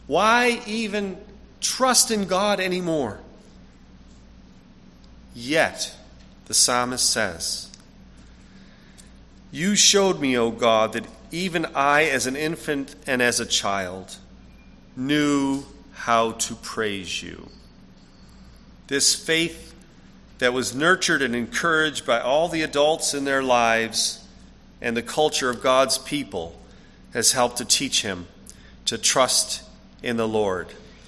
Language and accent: English; United States; I'm American, but I'm also Frisian from the north of Holland. I'm Dutch. I'm German and more.